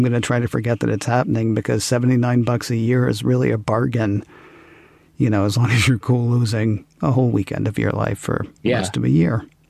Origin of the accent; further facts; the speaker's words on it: Nashville, Tennessee, United States; I grew up in Nashville, so yeah, you've got me, like, partly. I'll always root for them, you know, because they're my hometown team